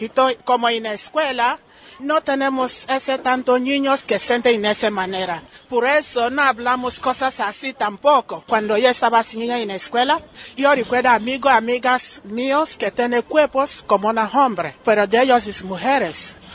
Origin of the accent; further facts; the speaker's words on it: Nigeria; Spanish is a second language; Yo nigeriana, como en mi país, cosas así no realmente salen